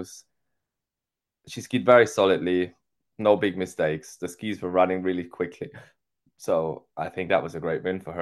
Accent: Austria; English is a second language; Well, it's originally an Austrian brand, funny enough, actually, where my hometown.

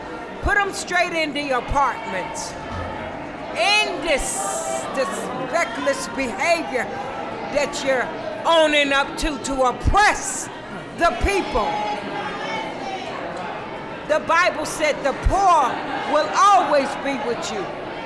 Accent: Bronx, New York, United States; Well, I'm from Bronx, New York.

